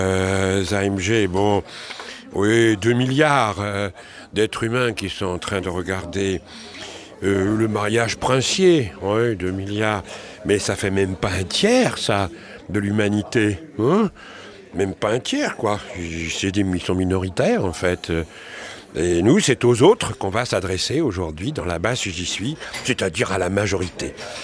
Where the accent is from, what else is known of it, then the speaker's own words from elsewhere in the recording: Brittany, France; on va aller dans une centrale nucléaire tout près de chez nous, en Bretagne